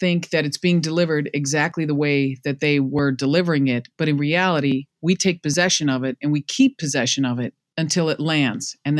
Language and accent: English; Chicago, Illinois, United States; now in Los Angeles, United States; I grew up in Chicago, but now I'm out in LA and I'd been here a couple of years.